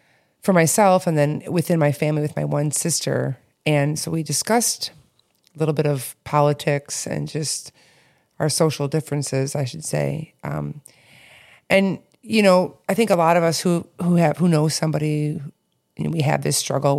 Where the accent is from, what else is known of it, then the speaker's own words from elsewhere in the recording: Michigan, United States; now in Chicago, United States; I went back to where I grew up in Midwest in Michigan a few weeks ago